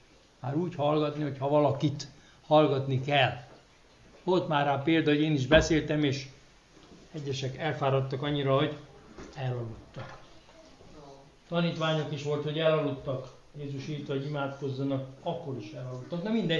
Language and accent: Hungarian; Lake Balaton area, Hungary; olyan, mint a Balaton, ahonnan én jöttem, az is tó, is tenger is